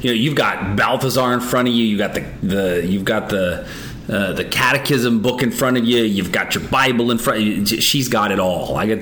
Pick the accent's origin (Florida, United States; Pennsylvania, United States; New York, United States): Pennsylvania, United States; Pittsburgh; I grew up in Pittsburgh where, we went back to my hometown church for Easter